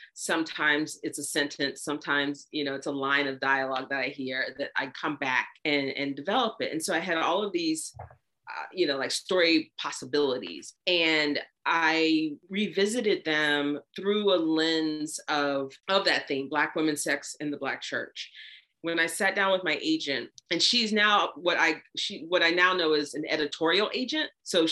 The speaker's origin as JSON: {"language": "English", "region": "the South", "country": "United States", "tie": "born or raised there", "said": "I grew up in the South. You know, you could be doing something secular and they still want to know what church you belong to."}